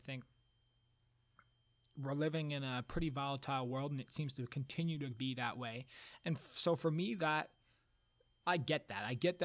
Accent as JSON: {"language": "English", "country": "Canada", "said": "obviously, I'm not American, I'm Canadian."}